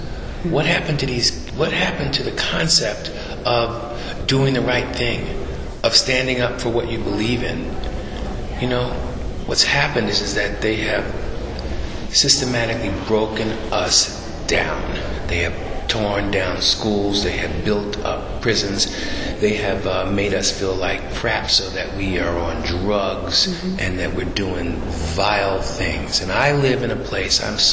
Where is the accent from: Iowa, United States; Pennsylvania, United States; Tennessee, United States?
Pennsylvania, United States; Philadelphia; Philadelphia.